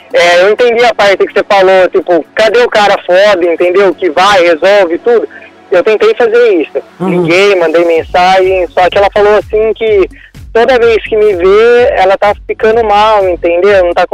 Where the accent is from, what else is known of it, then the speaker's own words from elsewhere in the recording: Paraná, Brazil; Mas é o meu sotaque, eu sou paranaense, desculpa.